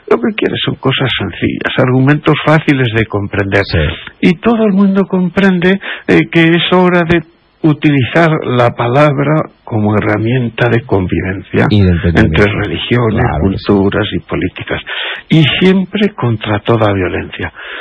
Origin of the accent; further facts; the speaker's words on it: Quero, Castilla-La Mancha, Spain; honra a mi pueblo Quero, y honra a Toledo